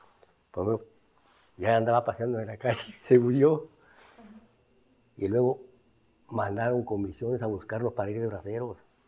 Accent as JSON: {"language": "Spanish", "town": "Gran Morelos", "region": "Chihuahua", "country": "Mexico", "tie": "born there", "said": "Pues yo nací en 1923 en San José de Carré de Gran Morelos."}